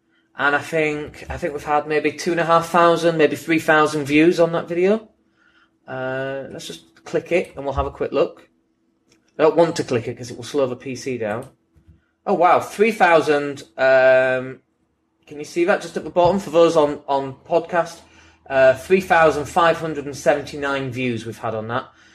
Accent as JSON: {"language": "English", "town": "Leeds", "region": "Yorkshire and the Humber", "country": "United Kingdom", "said": "I'm from Leeds anyway."}